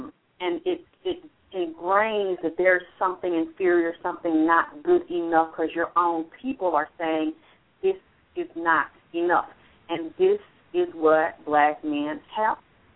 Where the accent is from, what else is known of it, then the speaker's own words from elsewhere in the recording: Atlanta, Georgia, United States; I'm from Atlanta. I saw this shit. I grew up with it.